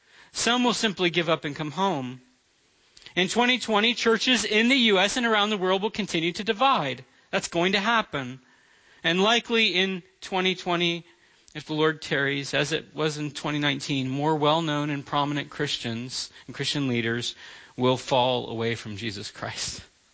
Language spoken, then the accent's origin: English; Florida, United States; I know in my home state, Florida, it was a really hard year for them.